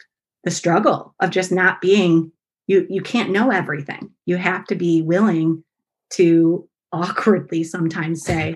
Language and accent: English; Syracuse, New York, United States; now in Rochester, United States; It starts with when I moved to Rochester. I'm from Syracuse originally.